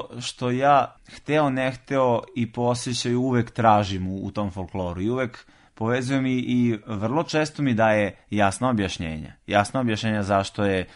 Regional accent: Leskovac, Southern and Eastern Serbia, Serbia; also born or lived in Niš; Ja sam rođen u Nišu, odrastao u Leskovcu, imam porekla i sa majčine strane sa tom lužnicom, odnosno tim šopskim dijalektom.

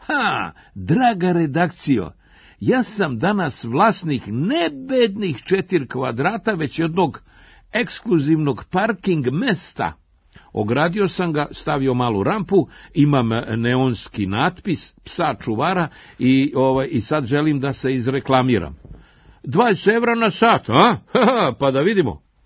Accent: Belgrade, Serbia; born there; Mi smo rođeni u Beogradu, što znači da smo rođenjem uskraćeni za jedno od najvećih srpskih dostignuća, dolazak u Beograd.

